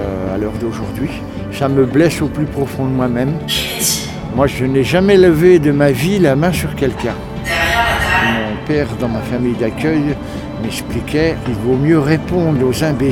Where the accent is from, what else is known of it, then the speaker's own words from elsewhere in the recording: Bourgogne-Franche-Comté, France; je suis enfant de la DAS, donc j'ai été sur une exploitation agricole dans la Nièvre, et donc pas sur une petite exploitation, donc sur une exploitation de 500 et quelques hectares.